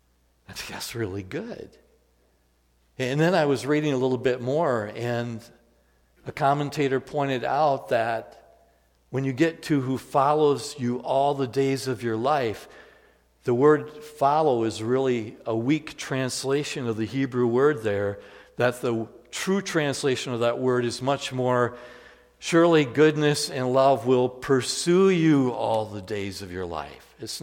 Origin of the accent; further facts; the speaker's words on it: Holland, Michigan, United States; if I remember the order of worship in the church I grew up in Holland, Michigan, it didn't change for all the years that I went there.